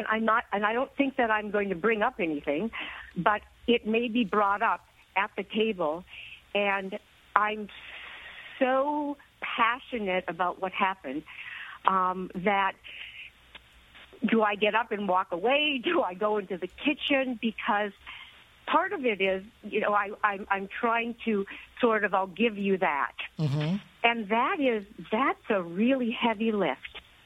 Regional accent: Minnesota, United States; I grew up in Minnesota, so I'm going to go out and see relatives there.

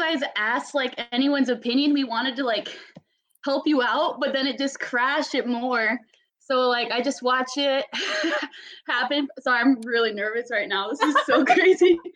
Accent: Iowa, United States; I'm from Iowa.

